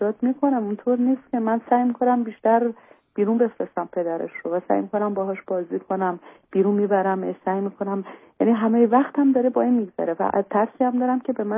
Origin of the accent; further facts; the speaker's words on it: Iran; now in Germany; من تازه 5 سال وارد آلمان شدم آقای دکتر. من از ایران فرار کردم، من اومدم اینجا